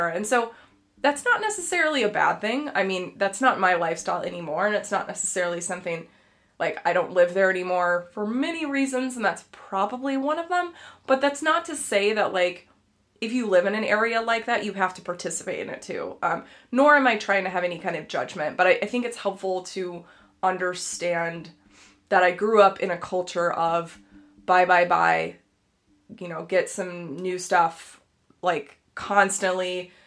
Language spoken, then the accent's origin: English; Dallas, Texas, United States; I am originally from Texas, from Dallas, and Dallas, if you're familiar with it, is, you know, it's a very interesting place to live.